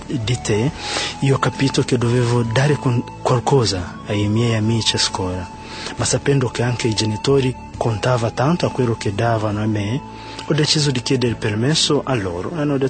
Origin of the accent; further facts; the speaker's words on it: Uganda; vengo dall'Uganda